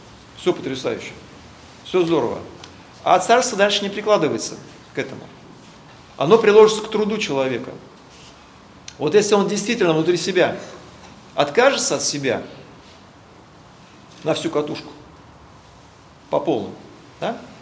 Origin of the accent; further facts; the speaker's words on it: Russia; born there; Мы родились на Руси, в России, да, в православной стране. Нас покрестили.